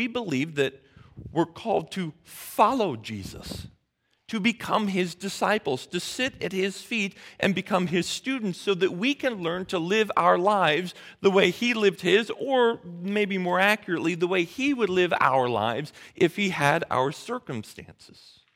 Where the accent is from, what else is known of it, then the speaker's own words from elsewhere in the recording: United States; Now, you might think that because, well, I'm not overseas, I'm an American. I'm embedded in America and in Western culture.